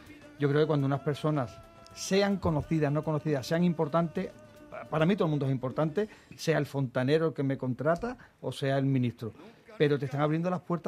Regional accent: Jerez, Andalusia, Spain; now in Madrid, Spain; Soy muy enamorado de Madrid. Amo mi tierra, Andalucía, Jerez.

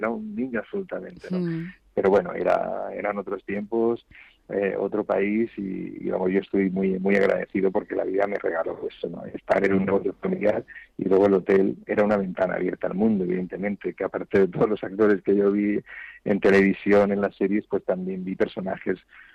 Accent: Region of Murcia, Spain; also born or lived in Madrid; Regresé a Madrid. Luego, cuando pude, ahora estoy en Murcia, en mi pueblo

